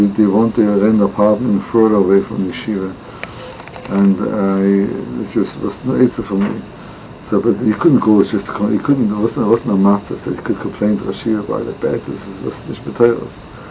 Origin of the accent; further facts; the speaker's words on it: Switzerland; I come from Switzerland.